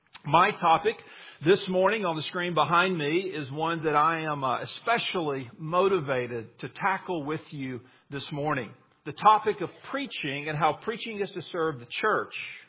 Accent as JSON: {"language": "English", "town": "Mobile", "region": "Alabama", "country": "United States", "said": "I am from Mobile, Alabama. You say, what does Mobile have to do with Houston?"}